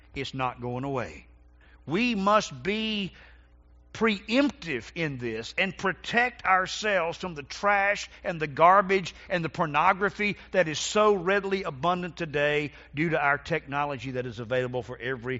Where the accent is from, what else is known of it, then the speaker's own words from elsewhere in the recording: North Carolina, United States; I was called by the Lord back to my home state, go Tar Heels, and I went to pastor this little church called North Graham Baptist Church.